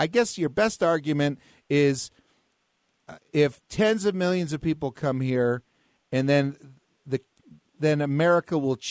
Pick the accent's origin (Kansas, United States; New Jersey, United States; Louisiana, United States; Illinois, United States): New Jersey, United States; my great-grandfather was born in Italy. And we grew up in New Jersey, and there were Italian ghettos